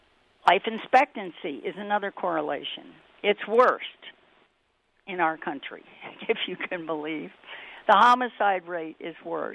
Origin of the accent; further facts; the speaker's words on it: Louisville, Kentucky, United States; accent: semi-Southern; I grew up in Louisville, Kentucky. That's the only word that remains with a semi-Southern pronunciation.